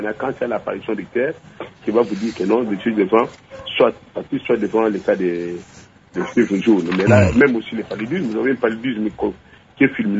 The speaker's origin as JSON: {"language": "French", "town": "Matadi", "region": "Kongo Central", "country": "DR Congo", "said": "je viens de Matadi, c'est plein d'Aedes"}